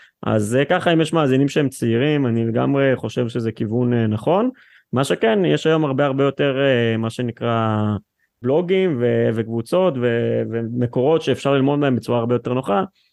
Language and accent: Hebrew; Rishon LeZion, Central District, Israel; בן 29 מראשון לציון